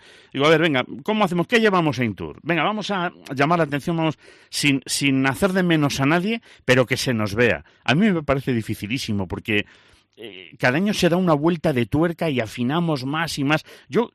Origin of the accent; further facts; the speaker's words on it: Galicia, Spain; como dicen en Galicia, en mi tierra